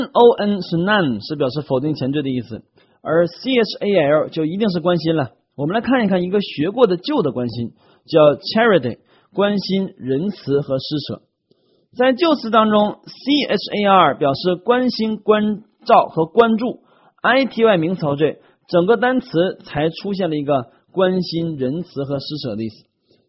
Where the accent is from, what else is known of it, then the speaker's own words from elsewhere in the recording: Northeast China, China; accent: Northeastern Mandarin; 很像咱们东北话的一个叫做闹心闹心